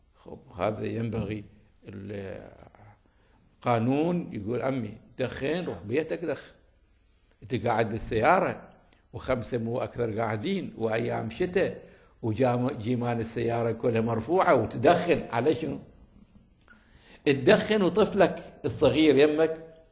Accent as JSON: {"language": "Arabic", "country": "Iraq", "said": "كانت مستعمرات عندنا في العراق أيضا"}